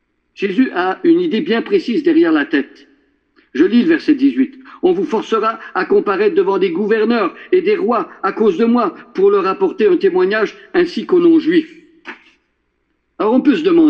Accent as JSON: {"language": "French", "town": "Drummondville", "region": "Quebec", "country": "Canada", "said": "Moi, je suis originaire de Drummondville."}